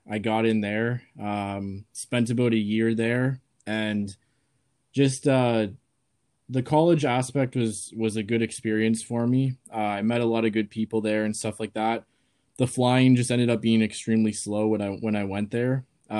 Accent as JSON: {"language": "English", "town": "Kitchener", "region": "Ontario", "country": "Canada", "said": "I'm from Kitchener, Ontario, Canada."}